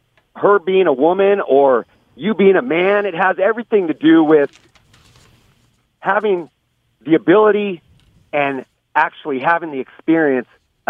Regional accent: Bay Area, California, United States; I grew up in the Bay Area.

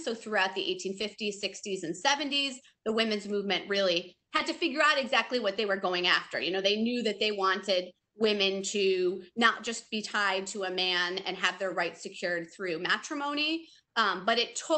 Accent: Michigan, United States; And so when I went off to college, sort of far away from where I grew up in Michigan

